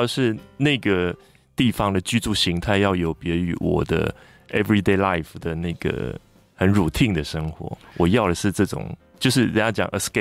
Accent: Nantou County, Taiwan; born there; 我55年次，我是出生在南投那个小镇里头。

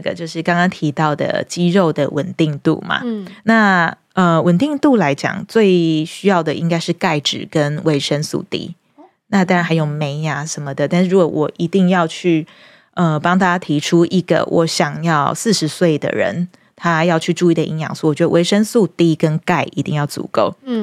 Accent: Pingtung County, Taiwan; now in Taipei, Taiwan; 大家知道我是屏东人，我刚从屏东到台北的时候，我非常惊讶，

